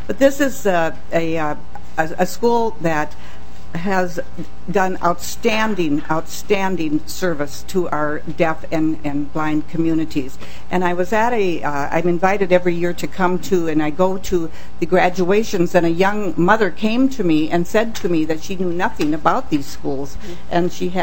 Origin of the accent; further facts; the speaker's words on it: Faribault, Minnesota, United States; I represent the Minnesota Faribault State Academies in Faribault, Minnesota, my hometown